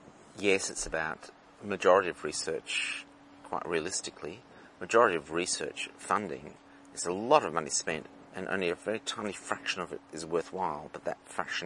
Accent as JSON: {"language": "English", "country": "Australia", "said": "And so, as an Australian, you're going, let's have a look at that."}